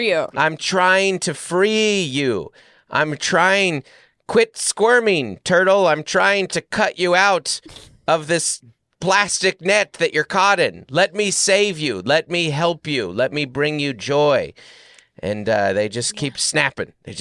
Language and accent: English; Washington, United States; So growing up in Washington State, the Puyallup Fair, especially South Puget Sound, where I'm from, is like a big thing.